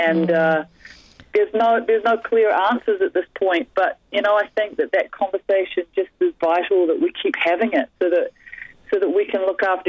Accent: New Zealand; one of the top violin teachers in the city I grew up in New Zealand

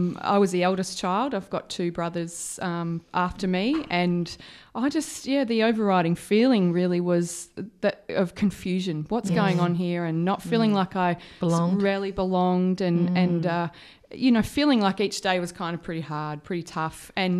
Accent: Epping, Victoria, Australia; I'm a Melbourne girl. I was born in suburbia in Epping, so very, very northern suburbs.

